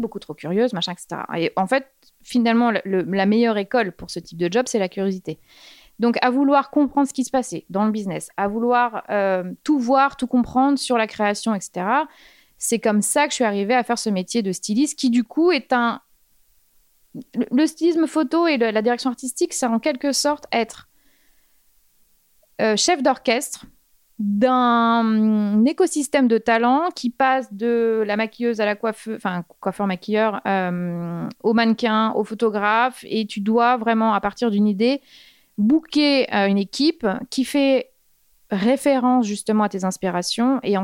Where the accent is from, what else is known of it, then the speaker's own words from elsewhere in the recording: Saint-Hilaire-du-Harcouët, Normandy, France; Donc, je viens de Normandie, je suis partie à l'âge de 15 ans de chez mes parents, puisqu'à Saint-Hilaire-du-Harcouët, nous n'avions pas d'école de mode.